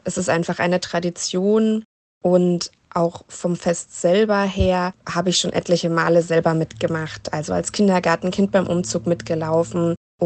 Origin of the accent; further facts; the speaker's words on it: Bad Kissingen, Bavaria, Germany; Ich bin natürlich gebürtige Bad Kissingerin